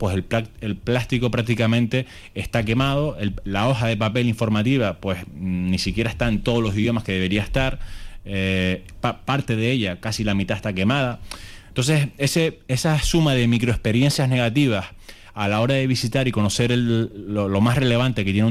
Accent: Canary Islands, Spain; Los dos socios somos canarios y residentes en esta ciudad.

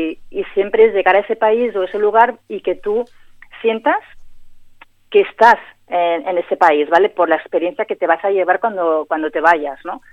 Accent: Blanes, Catalonia, Spain; Yo empecé en un receptivo cuando tenía 22 años, allí en Cataluña, y que yo soy de Blanes.

